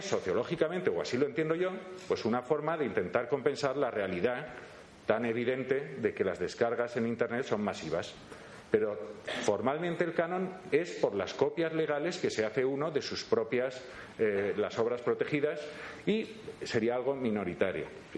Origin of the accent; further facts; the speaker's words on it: Valencia, Valencian Community, Spain; No, yo vengo de Valencia